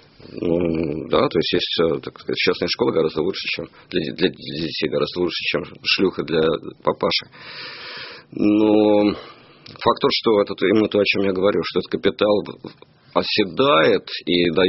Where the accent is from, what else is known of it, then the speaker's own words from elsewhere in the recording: Saint Petersburg, Russia; вот я сейчас по Москве гуляю, я же не москвич, я из Питера